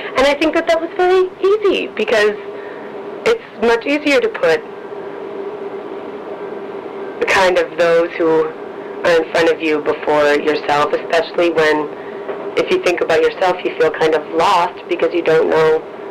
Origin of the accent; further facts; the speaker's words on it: Lexington, United States; I grew up in Lexington.